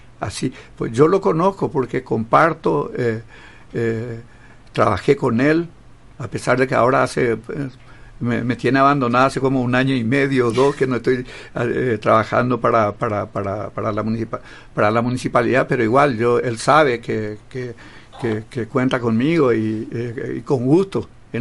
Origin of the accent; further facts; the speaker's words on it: Naineck, Formosa, Argentina; yo soy nativo de Nainé, yo soy de allá